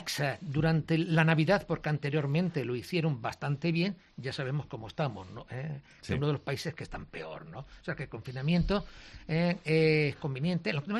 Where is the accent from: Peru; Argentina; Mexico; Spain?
Spain; Granada, Andalusia; somos granadinos, nos conocemos, hemos estado aquí toda la vida